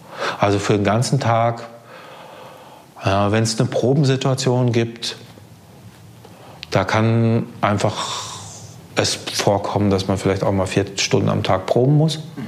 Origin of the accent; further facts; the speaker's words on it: North Rhine-Westphalia, Germany; ich bin selber Ostwestfale